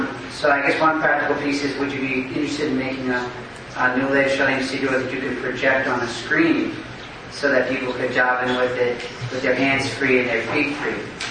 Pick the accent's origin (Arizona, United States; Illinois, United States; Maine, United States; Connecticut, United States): Connecticut, United States; Bridgeport; I'm from Bridgeport, Connecticut.